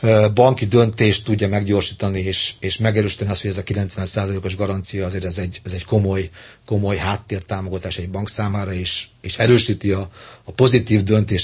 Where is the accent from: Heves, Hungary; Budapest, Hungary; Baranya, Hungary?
Budapest, Hungary; pesti fiú vagyok